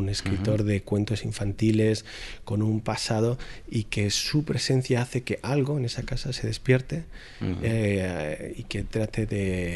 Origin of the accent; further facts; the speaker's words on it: Region of Murcia, Spain; now in Madrid, Spain; Yo soy murciano y vengo de provincias, aunque llevo aquí en Madrid viviendo 10 años